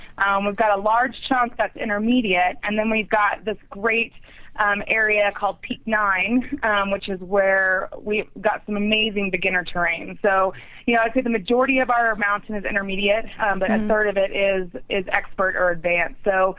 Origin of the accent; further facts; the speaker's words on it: Oklahoma, United States; now in Colorado, United States; but I unfortunately was born and raised in Oklahoma.